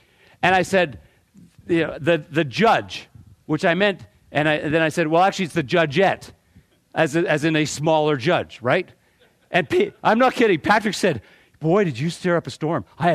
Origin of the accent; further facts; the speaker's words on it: Scotland, United Kingdom; I'm as Scottish as it comes.